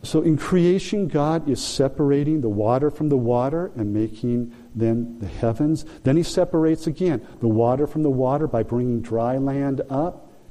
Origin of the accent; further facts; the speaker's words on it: California, United States; I grew up in Southern California and going to the beach a lot and enjoyed body surfing.